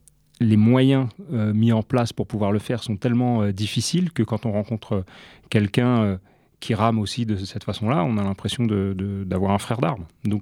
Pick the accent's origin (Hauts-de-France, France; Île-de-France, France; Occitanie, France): Île-de-France, France; Moi, j'ai grandi en Seine-Saint-Denis, donc je suis assez sensible à cette culture-là